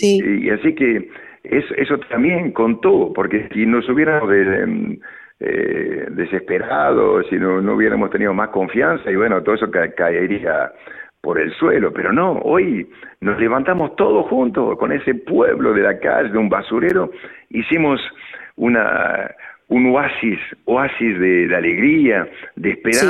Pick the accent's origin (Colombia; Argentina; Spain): Argentina; moved away; Y bueno, aquí en Argentina yo veo que cuando me fui de Argentina hace 57 años, aquí había 3% de pobres.